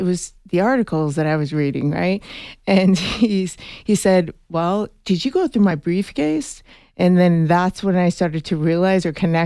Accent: Las Cruces, New Mexico, United States; born there; So I was born in Las Cruces, New Mexico.

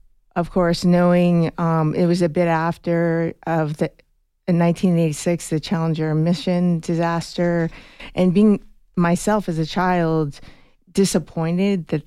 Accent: Las Cruces, New Mexico, United States; born there; So I was born in Las Cruces, New Mexico.

